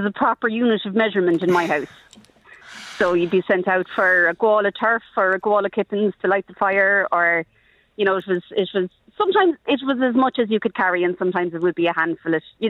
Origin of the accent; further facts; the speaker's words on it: Knocknagoshel, County Kerry, Ireland; I am, yeah. I'm from Knocknagoshal.